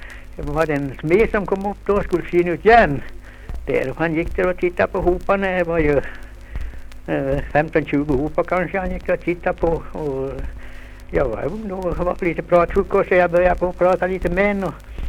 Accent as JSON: {"language": "Swedish", "town": "Torsåker", "country": "Sweden", "said": "Jag var från Torsåker, sa jag."}